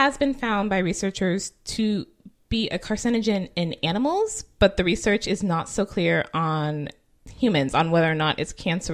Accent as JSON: {"language": "English", "region": "California", "country": "United States", "said": "And we're from California"}